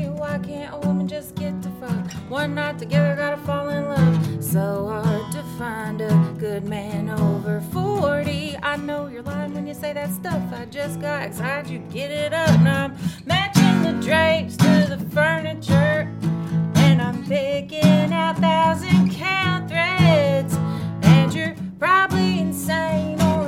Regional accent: Huntsville, Alabama, United States; now in Nashville, United States; because I live in Nashville now, but I'm from Huntsville, Alabama. It's where I was born.

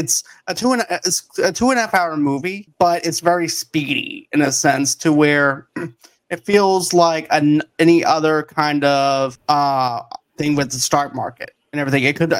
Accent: Boston, Massachusetts, United States; I'm from Boston, so

